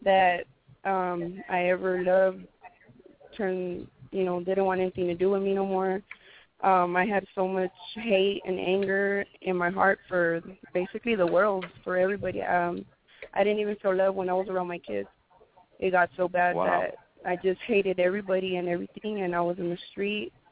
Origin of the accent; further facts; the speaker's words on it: Los Angeles, California, United States; I grew up in LA. I was born in East LA.